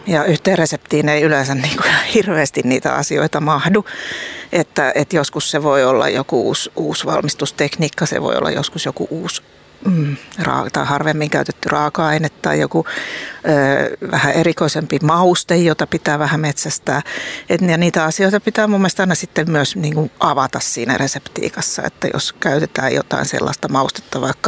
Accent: Ylöjärvi, Pirkanmaa, Finland; mähän olen kotoisin Tampereen kehyskunnasta Ylöjärveltä

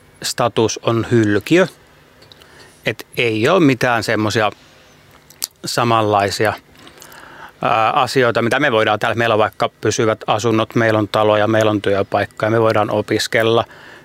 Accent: Joutseno, South Karelia, Finland; minä olen itse kotoisin Joutsenon nimisestä kylästä, mikä on Etelä-Karjalassa, että minun suvussa on aina puhuttu paljon romaanikieltä, että mummon kanssa puhun sitä todella paljon.

